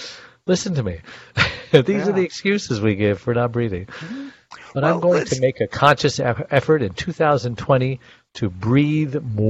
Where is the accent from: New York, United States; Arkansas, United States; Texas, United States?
New York, United States; Brooklyn; born there; Okay, well, I was born in Brooklyn.